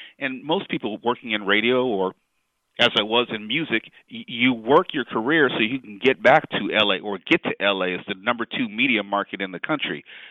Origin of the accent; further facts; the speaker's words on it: Los Angeles, California, United States; also born or lived in Georgetown University; Born and raised in Los Angeles. Went to school on the East Coast, Georgetown University. But outside of that, I've always lived in the Los Angeles area proper.